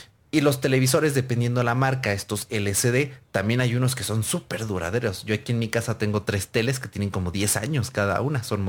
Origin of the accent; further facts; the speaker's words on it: Spain; recordad, soy español